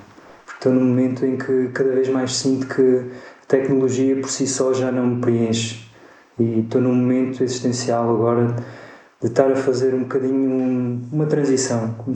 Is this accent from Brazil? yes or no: no; Évora, Alentejo, Portugal; moved away as an adult; Então eu nasci em Évora, sou alentejano, vivi lá até aos 18 anos